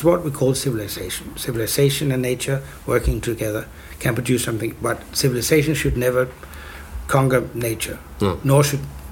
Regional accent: Copenhagen, Capital Region of Denmark, Denmark; Maybe you do not have that much in Sweden, but in Copenhagen, which is sort of, you know, my hometown.

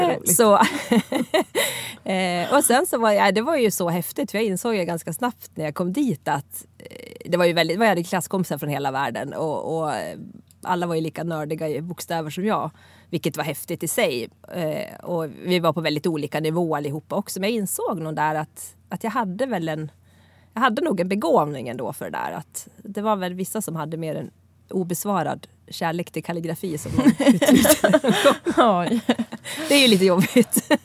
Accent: Leksand, Dalarna County, Sweden; also born or lived in Gävle; Men jag flyttade till Gävle efter gymnasiet och jag är uppvuxen i Leksand då och gick gymnasiet i Borlänge och flyttade till Gävle

